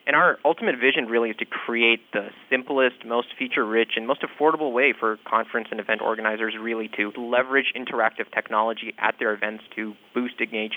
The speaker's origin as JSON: {"language": "English", "country": "Canada", "said": "making a dent in the aerospace industry as a Canadian"}